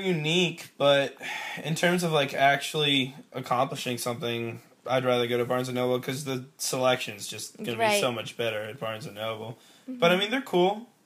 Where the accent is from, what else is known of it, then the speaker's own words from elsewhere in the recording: Chantilly, Virginia, United States; now in Harrisonburg, United States; But my hometown is Chantilly, Virginia, and it's in Northern Virginia.